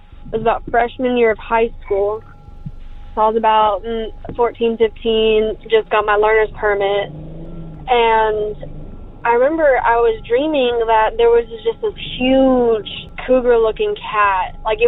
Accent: United States; I grew up around Lake Texoma.

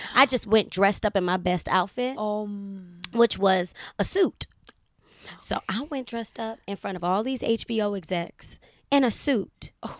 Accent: Baltimore, Maryland, United States; And I said, girl, no, I'm from Baltimore.

